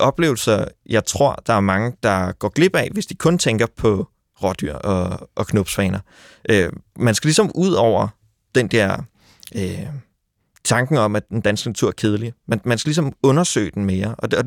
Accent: Zealand, Denmark; jeg er fra Lolland Falster, så der var lidt langt.

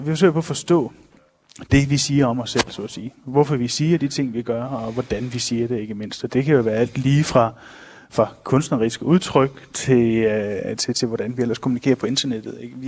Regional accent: Hjørring, North Denmark Region, Denmark; now in Nørresundby, Denmark; Jeg er ikke vokset op i Aalborg. Jeg er vokset op i Hjørring, ligger lidt nordpå. Ja. Men jeg bor i Nørresundby lige nord for...

